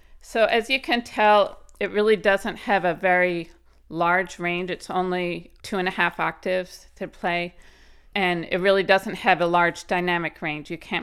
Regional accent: Winmore, Pennsylvania, United States; I grew up in Winmore, PA, and went to Springside School

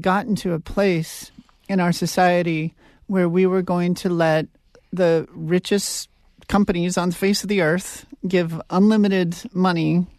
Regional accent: Montana, United States; But as you said, I'm from Montana, and pay attention to the politics there and go back a lot.

